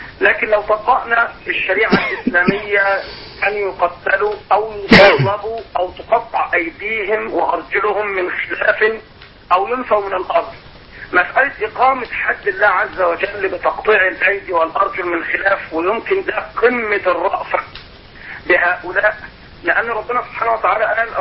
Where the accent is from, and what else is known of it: Egypt